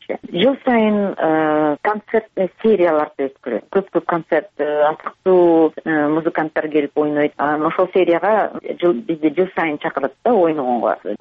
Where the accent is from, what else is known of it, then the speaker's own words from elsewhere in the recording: Myrzake, Osh Region, Kyrgyzstan; now in California, United States; Мырзакеде төрөлгөн, мен ошол айылдан чыгып